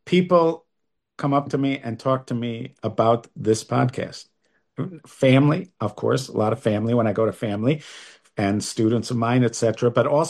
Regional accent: Migdal HaEmek, Northern District, Israel; No, not Goldstein. I'm from Migdal Emek.

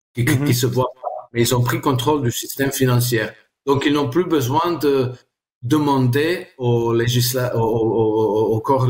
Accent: Croatia; French is a second language; Moi je viens de la Croatie, en Yougoslavie, on a eu une hyperinflation.

